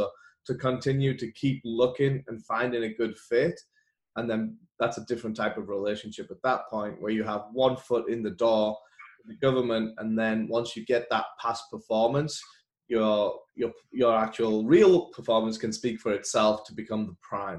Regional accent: United Kingdom; accent: English; Sorry, it's the English accent.

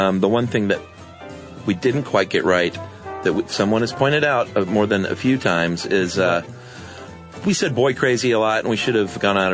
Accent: Ghana; now in United States; I've lived in the U.S. for 20 years, but I'm from Ghana.

